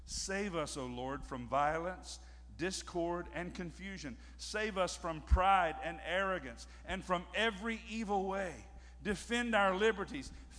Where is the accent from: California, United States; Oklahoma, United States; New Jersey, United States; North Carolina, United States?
North Carolina, United States; Hertford; You know, I grew up in Hertford, North Carolina, a little town in Pequimans County.